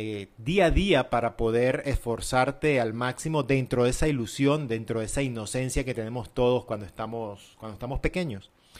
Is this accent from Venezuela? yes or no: yes; Mérida, Venezuela; Por ejemplo, en mi caso, si soy de Mérida, en Venezuela